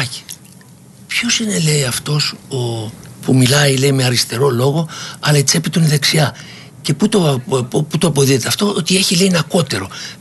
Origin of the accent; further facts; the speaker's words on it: Nikaia, Attica, Greece; born there; γεννήθηκα στην Κοκκινιά από πρόσφυγες γονείς, τουλάχιστον πλευρά της μητέρας μου, σε μια εργατούπολη που ζούσαν βιοπαλαιστές, δεν ήθελα να μείνω εκεί